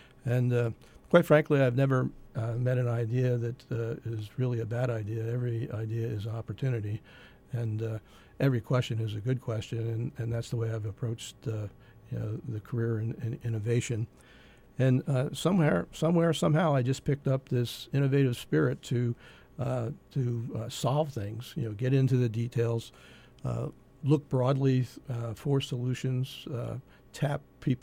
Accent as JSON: {"language": "English", "region": "Pennsylvania", "country": "United States", "tie": "born or raised there", "said": "I was born and raised in the Lehigh Valley, and I've lived in the Valley for 60 of my 65 years."}